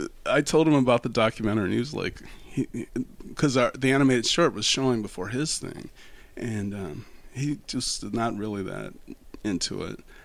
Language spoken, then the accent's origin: English; Sandusky, Ohio, United States; And you know, I grew up in Sandusky, Ohio, and Pittsburgh's pretty close.